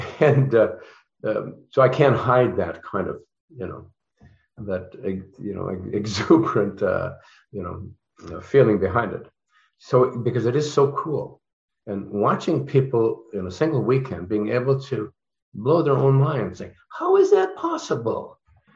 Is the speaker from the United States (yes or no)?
no; Canada; I was, as a Canadian, I've never was employed by Stargate.